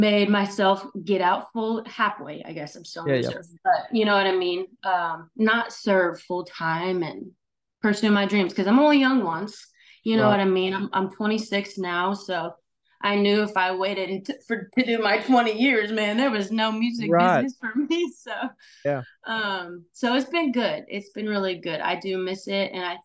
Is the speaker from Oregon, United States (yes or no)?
yes; Oregon, United States; moved away as an adult; also born or lived in Korea / North Carolina; I'm originally from Oregon, born and raised. I left for the military in 2017, moved to, I was in Korea actually for a year, and then moved to North Carolina.